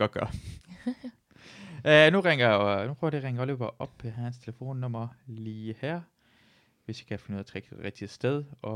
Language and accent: Danish; Iran; now in Denmark; jeg er flygtning, jeg har flygtet fra Iran af, og jeg boede i flygtningelejre i Kalundborg